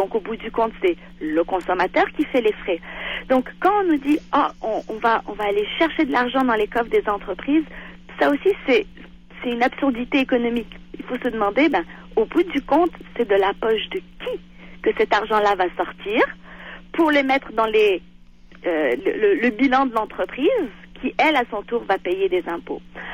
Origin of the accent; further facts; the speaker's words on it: Quebec, Canada; nous, en tant que Québécois, on doit payer